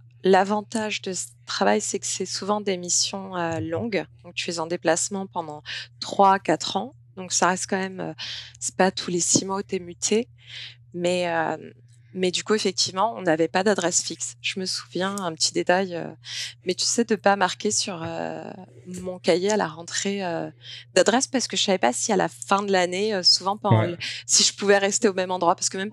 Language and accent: French; Martinique; born there; also born or lived in Antigua and Barbuda; je suis née à la Martinique. C'était plus facile pour ma mère au niveau de la naissance que je sois directement née à la Martinique. C'est pour ça que je suis martiniquaise, on va dire. Enfin, je suis française